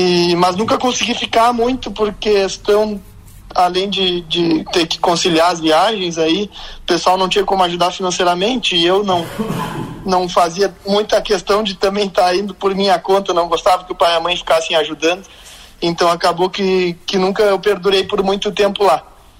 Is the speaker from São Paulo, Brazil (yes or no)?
no; São Lourenço do Sul, Rio Grande do Sul, Brazil; eu sou natural de São Lourenço do Sul, né? Cresci aí com a minha família